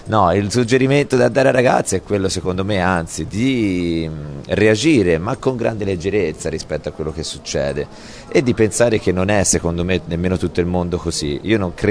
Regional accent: Livorno, Tuscany, Italy; Ma sballavo perché io sono livornese

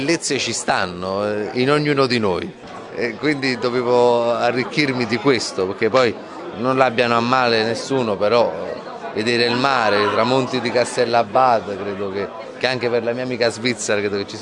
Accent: Naples, Campania, Italy; non solo a me che sono del sud e che sono di Napoli

